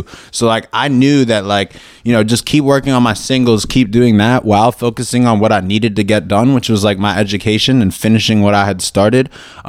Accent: Philadelphia, Pennsylvania, United States; I'm being from Philly, you know, I got really into … that kind of just led me into hip hop big time.

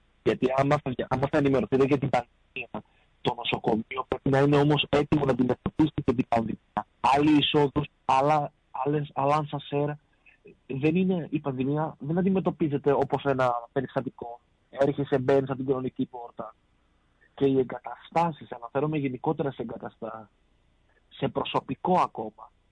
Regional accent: Thessaloniki, Central Macedonia, Greece; πόσο μάλλον εσύ σαν Θεσσαλονικιός και εγώ σαν Θεσσαλονικιός

